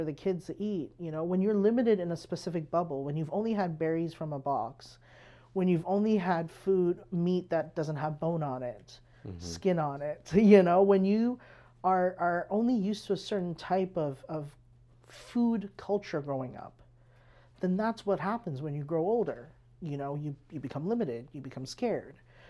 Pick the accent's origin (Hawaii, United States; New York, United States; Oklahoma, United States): Hawaii, United States; now in Canada; because I was born and raised in Hawaii, and I grew up with a lot of Portuguese food.